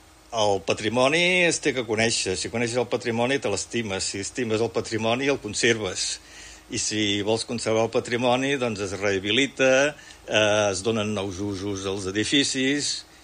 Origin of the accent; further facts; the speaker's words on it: Manresa, Catalonia, Spain; Faig propaganda de Sallent, soc de Manresà